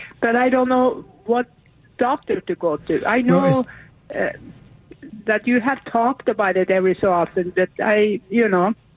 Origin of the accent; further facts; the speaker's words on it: Norway; now in United States; I grew up on it. I came from Norway, and we had it there all the time.